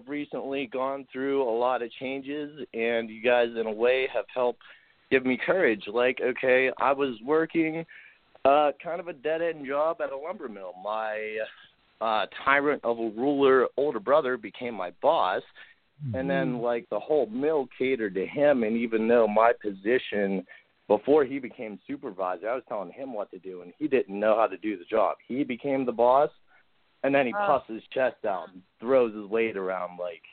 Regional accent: Indiana, Pennsylvania, United States; moved away; I've lived here for about 5 years, but I grew up in Indiana, PA, about an hour.

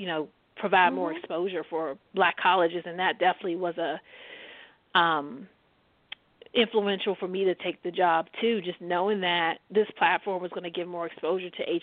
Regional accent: Maryland, United States; I said, well, I visit Maryland all the time to come hom

